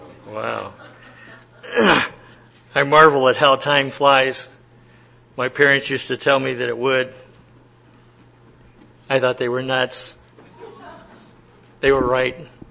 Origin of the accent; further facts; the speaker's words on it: Colorado Springs, Colorado, United States; also born or lived in Denver; My wife and I are natives of Colorado Springs. We grew up in Colorado Springs, and got married, had three kids, and then decided to go to Bible college after that.